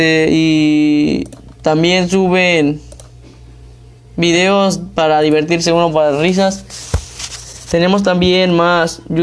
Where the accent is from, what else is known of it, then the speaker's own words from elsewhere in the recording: Mexico; porque somos mexicanos de aquí, que estamos en México